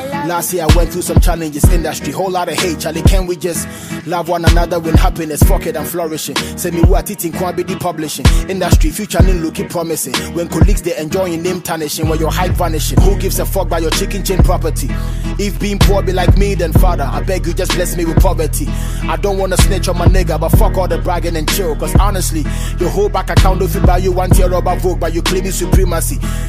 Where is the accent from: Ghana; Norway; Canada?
Ghana; Tema, Greater Accra; I'm trying to leave a blueprint. I'm from Tema.